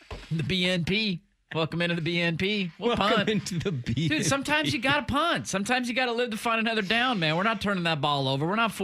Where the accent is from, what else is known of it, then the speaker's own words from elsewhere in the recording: Portland, Oregon, United States; I wouldn't re-choose Portland because I'm from Portland.